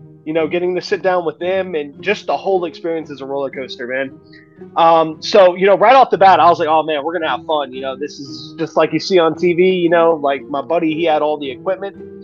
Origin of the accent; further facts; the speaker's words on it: Huntsville, Alabama, United States; also born or lived in Salt Lake City / Houston; now in New Orleans, United States; So I originally grew up in Huntsville, Alabama, okay. But I've lived in several other cities before I moved to New Orleans.